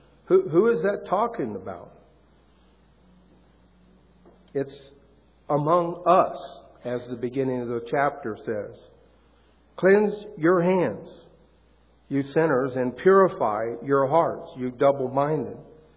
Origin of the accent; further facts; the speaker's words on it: the South, United States; And since I'm from the South, I really got a kick out of the way it sounds.